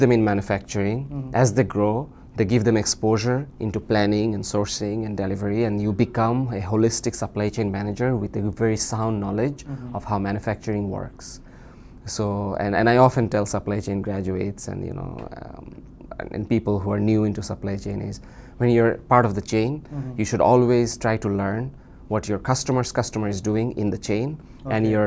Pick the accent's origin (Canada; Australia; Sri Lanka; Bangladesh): Bangladesh; moved away as an adult; now in United States; I currently work as a management consultant. I've been in the US for 3 years, 2 years doing my MBA and then 1 year at work. I'm originally from Bangladesh.